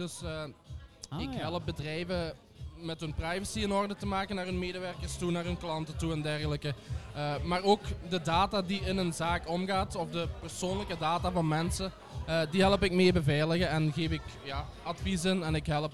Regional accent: Eversel, Flanders, Belgium; now in Beringen, Belgium; Ik ben van Eversel afkomstig, Eversel in Heusden. Ah, maar ik woon in Beringen op dit moment.

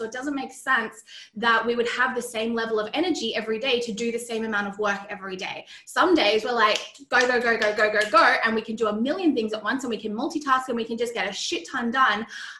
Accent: Australia; Yes, I am from Australia. Can you tell from my accent?

